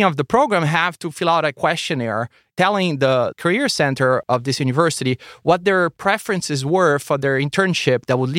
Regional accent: Brazil; I'm from Brazil originally, and I had some connections back in Brazil

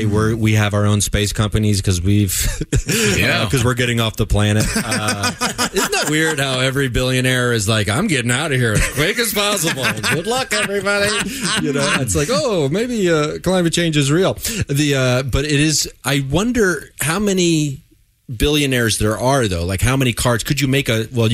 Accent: Dayton, Ohio, United States; I was in my hometown of Dayton.

